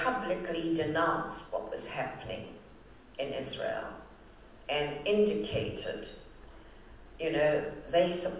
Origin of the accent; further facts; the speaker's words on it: South Africa; I'm a South African.